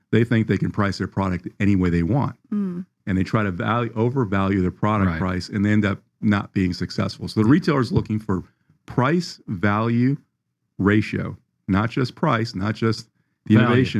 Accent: Florida, United States; Yeah, in Broward County.

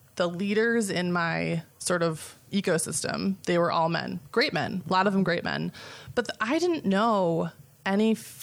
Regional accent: Chicago, Illinois, United States; I'm from Chicago.

